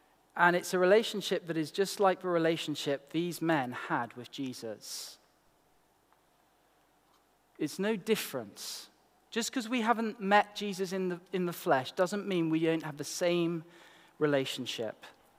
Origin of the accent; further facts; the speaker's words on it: Yorkshire and the Humber, United Kingdom; also born or lived in London; I was born in London, but I grew up in England's greatest county, Yorkshire.